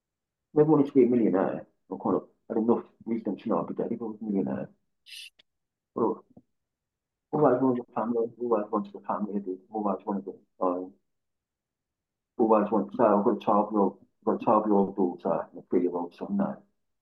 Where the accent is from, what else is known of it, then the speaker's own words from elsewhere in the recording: Handsworth, West Midlands, United Kingdom; But I'm from Handsworth, so I grew up in Neatshorns, moved to Shoreditch a few years, and moved to Handsworth when I was 15.